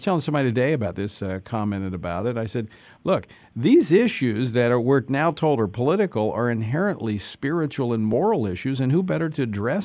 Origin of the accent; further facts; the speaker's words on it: Louisiana, United States; I had a chance to visit with my home state governor, Governor Bobby Jindal, the day after a federal judge told Louisiana that they could not withhold tax dollars from Planned Parenthood.